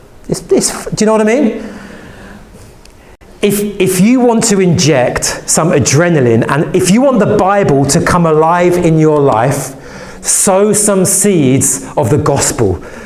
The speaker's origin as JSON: {"language": "English", "region": "England", "country": "United Kingdom", "said": "And probably because of my personality and being English, I would always try and be very careful and gentle"}